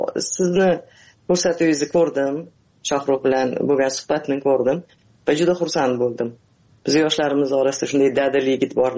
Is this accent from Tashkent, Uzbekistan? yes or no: yes; Tashkent, Uzbekistan; Ha, men Toshkentda tug'ilib o'sganman. Ha, Toshkent.